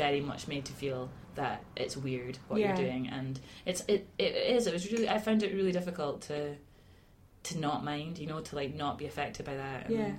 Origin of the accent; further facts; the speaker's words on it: Aberdeen, Scotland, United Kingdom; now in Glasgow, United Kingdom; I have a tricky relationship with growing up in Aberdeen, and music in Aberdeen I think is hard going.